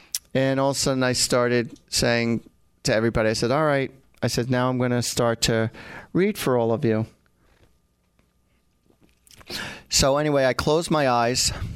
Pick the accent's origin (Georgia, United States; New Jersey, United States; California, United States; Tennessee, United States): New Jersey, United States; I said, I'm from Central Jersey. And she goes, no, you're not with that accent. I said, no, I really am.